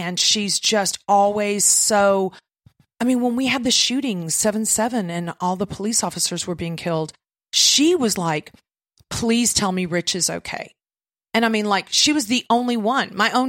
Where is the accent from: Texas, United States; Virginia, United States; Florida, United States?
Texas, United States; I am a Texan, an authentic Texan.